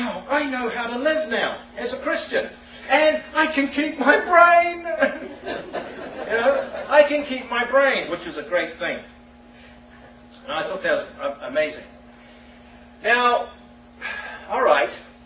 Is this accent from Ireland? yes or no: no; New Zealand; accent: New Zealand; now in United States; See, I come from New Zealand. That's the twang. I come from New Zealand.